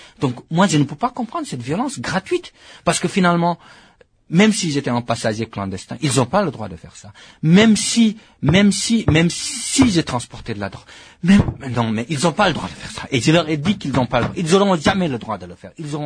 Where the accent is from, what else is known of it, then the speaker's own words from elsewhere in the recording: France; je suis afro-européen, je suis français d'origine sénégalaise, mais je suis français.